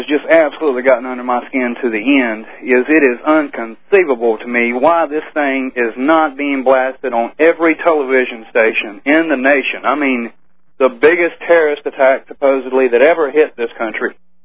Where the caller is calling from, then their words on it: North Carolina, United States; North Carolina.